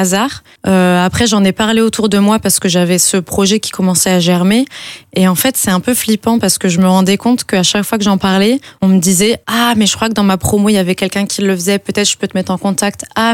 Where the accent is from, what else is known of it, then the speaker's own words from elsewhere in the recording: France; Moi je viens de la France donc je connais cette loi là